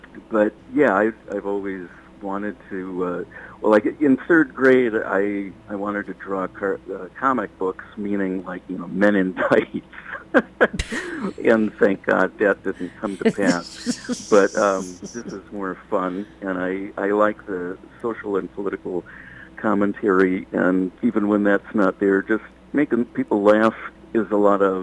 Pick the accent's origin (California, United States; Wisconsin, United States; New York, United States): Wisconsin, United States; now in Minnesota, United States; I grew up in Wisconsin, so I've lived about half my life on each side of the Mississippi, and moved to Minnesota in 95